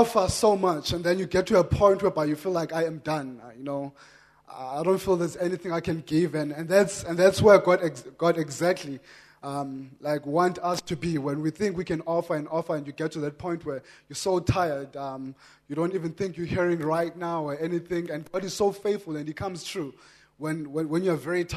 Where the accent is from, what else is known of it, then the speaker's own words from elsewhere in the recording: Barkly East, Eastern Cape, South Africa; I'm from Barclay East. I grew up there.